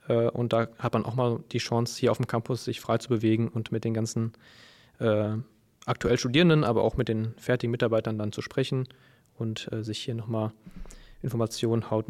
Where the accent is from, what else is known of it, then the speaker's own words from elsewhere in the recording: North Rhine-Westphalia, Germany; born there; moved away as an adult; Komme aber gebürtig aus dem Sauerland, da ist dann eher viel Land und wenig Flugverkehr